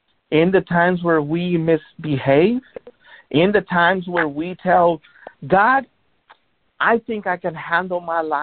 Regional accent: Los Angeles, California, United States; I grew up back in the 80s and 90s. I was born in South Central LA. And I grew up around that time.

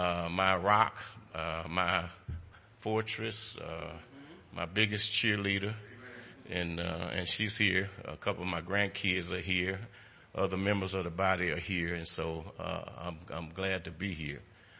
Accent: Houston, Texas, United States; I had never been to Acres Home when I was little. I grew up in Cashmere Garden on that side.

